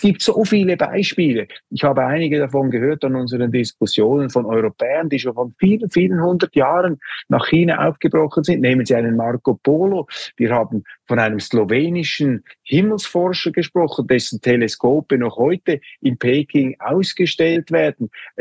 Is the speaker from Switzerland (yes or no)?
yes; Switzerland; Ich könnte als Schweizer auch sagen